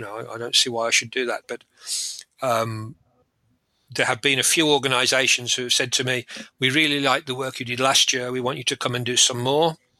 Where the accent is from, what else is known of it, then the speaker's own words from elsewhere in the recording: England, United Kingdom; After the event, being English, we all went to the pub for a good English beer.